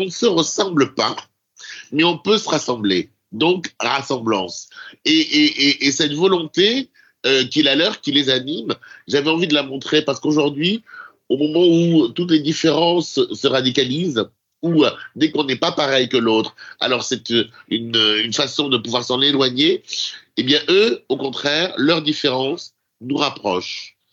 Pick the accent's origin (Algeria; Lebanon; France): France; je suis togolais d'origine et dans le sud-ouest de la France, élevé dans la religion catholique